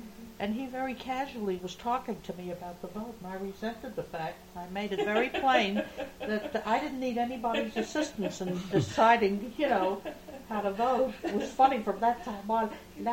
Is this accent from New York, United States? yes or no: yes; New York, United States; I went through this bit the minute people would hear that I'm from New York.